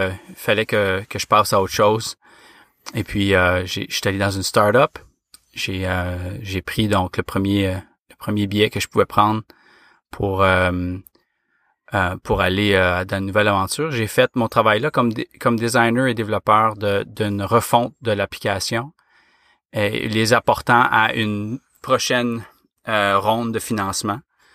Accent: Ottawa, Ontario, Canada; je suis d'Ottawa, au Canada.

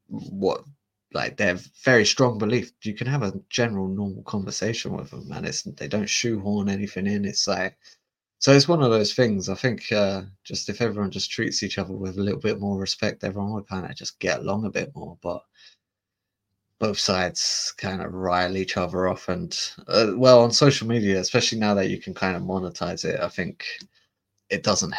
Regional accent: London, United Kingdom; I grew up in London, and there's not a lot of white folk in London. So it's like I grew up in a big diversity.

